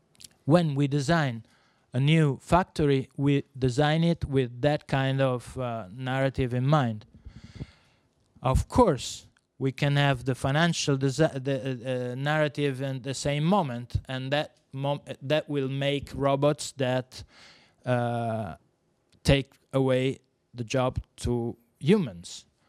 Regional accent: Italy; born there; English is a second language; I was born in Italy when we were in the industrialization boom.

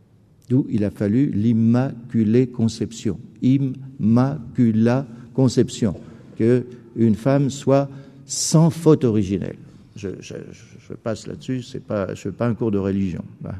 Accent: Cambrai, Hauts-de-France, France; Moi, je suis du Nord, et bien, chez les Ch'timis, en tout cas du côté de Cambrai, je me souviens que je ne pouvais pas comprendre quand j'étais petit.

